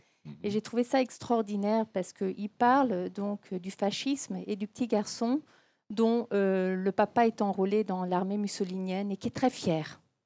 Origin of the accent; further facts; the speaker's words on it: France; Bon, je suis française.